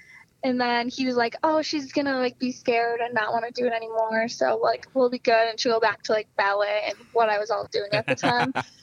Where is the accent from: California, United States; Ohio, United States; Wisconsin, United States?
Wisconsin, United States; Because I'm like, yeah, like I race cars. I'm from Wisconsin.